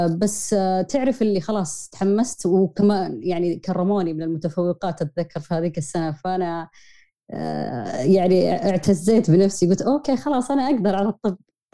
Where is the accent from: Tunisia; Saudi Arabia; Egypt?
Saudi Arabia; طبعا زي ما هو معروف يعني عندنا في السعودية